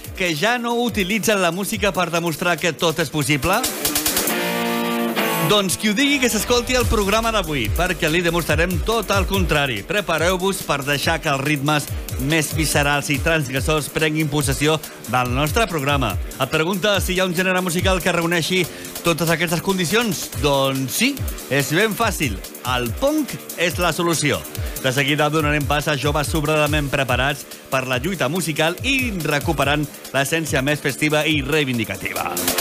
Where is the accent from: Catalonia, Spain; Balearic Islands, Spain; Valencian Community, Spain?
Catalonia, Spain; Terrassa; now in Rubí, Spain; Jo també soc de Terrassa.